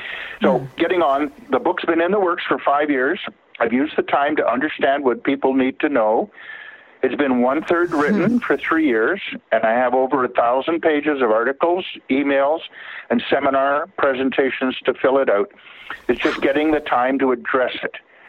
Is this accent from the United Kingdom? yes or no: no; Canada; And as a Canadian, it's my duty to say thank you to you too.